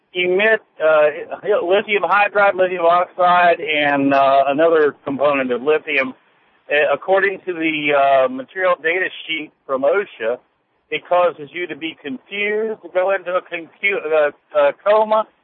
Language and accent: English; West Virginia, United States; now in Haymarket, United States; Yeah, I come from West Virginia.